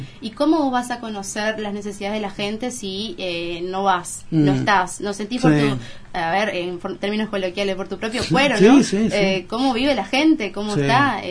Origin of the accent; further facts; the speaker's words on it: Eldorado, Misiones, Argentina; Bueno, nací, crecí en El Dorado, me fui a estudiar y volví, porque yo siempre sentí que El Dorado era mi casa, siempre la sentí como mi hogar.